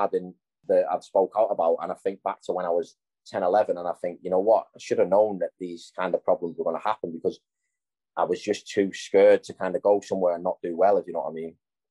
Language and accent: English; Widnes, North West England, United Kingdom; just from outside Liverpool, obviously, like you said, from Widnes, and Dougie would tell you that I'm not a Scouser.